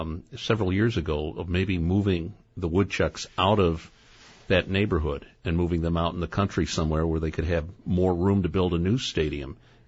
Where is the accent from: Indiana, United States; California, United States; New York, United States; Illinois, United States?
Illinois, United States; Chicago; As a kid growing up in Chicago, I still remember the first time I went to Wrigley Field